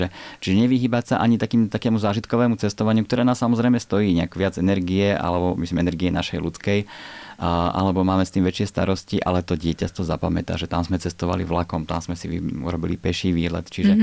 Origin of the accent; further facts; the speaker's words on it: Bratislava, Bratislava Region, Slovakia; Ja som rodený Bratislavčan, ale akože dušou a srdiečkom to je Južná Morava.